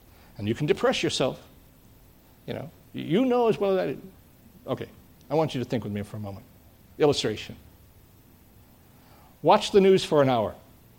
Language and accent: English; United States; No, I'm American. I love my country.